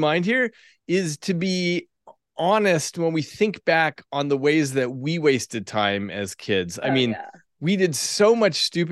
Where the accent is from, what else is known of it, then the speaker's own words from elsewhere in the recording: Albuquerque, New Mexico, United States; I grew up in Albuquerque, New Mexico.